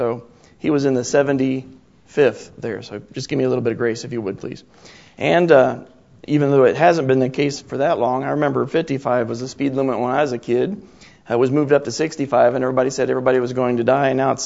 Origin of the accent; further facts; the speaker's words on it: Ohio, United States; Growing up in Ohio, two of the most important interstates in the United States, this part of the country, is I-70 and I-75.